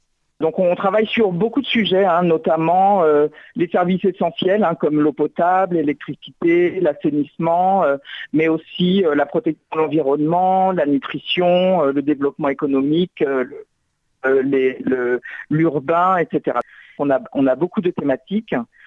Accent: France; also born or lived in Burkina Faso; je suis franco-burkinabé. En fait, je suis française d'origine et j'ai vécu une grande partie de ma vie au Burkina Faso.

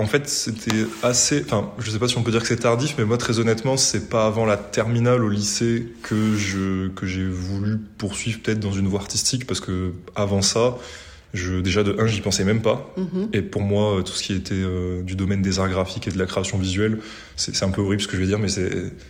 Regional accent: Montpellier, Occitanie, France; Mm-hmm. Je viens de Montpellier, je suis un pur produit montpelliérain.

